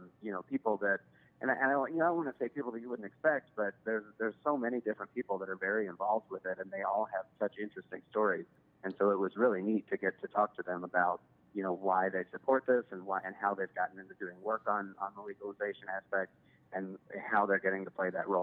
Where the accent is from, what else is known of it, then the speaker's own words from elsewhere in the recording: Louisville, Kentucky, United States; There's a big nursing school specifically in the neighborhood that I grew up in Louisville, Kentucky